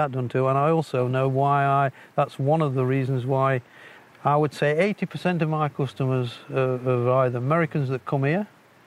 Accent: East Midlands, United Kingdom; born there; I was born in the High Peaks in Derbyshire.

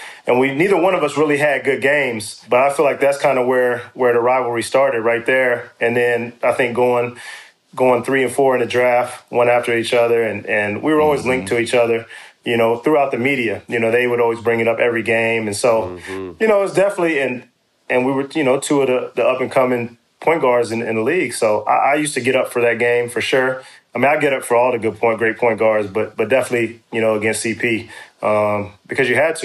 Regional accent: Dallas, Texas, United States; I always like to play Dallas, and I always like to play at home because, you know, I'm from Dallas.

